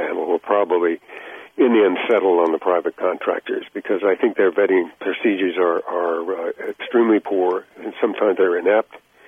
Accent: United States; And that is my hope as an American.

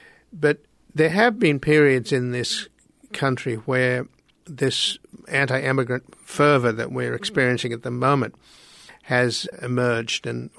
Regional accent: Australia; I mean, I come from Australia, which has more than its share of racism as well.

